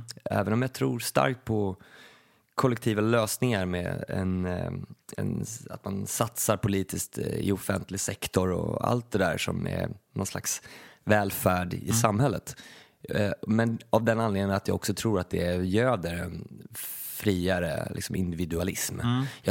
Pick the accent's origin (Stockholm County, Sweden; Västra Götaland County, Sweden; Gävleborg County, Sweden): Stockholm County, Sweden; Stockholm; Och jag som var från innerstan, en hyresrätt i innerstan, kände liksom där, jag kom ju från Östermalm, Karlaplan.